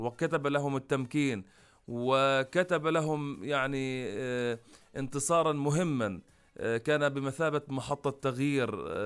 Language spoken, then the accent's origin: Arabic; Palestine; ولنا كفلسطينيين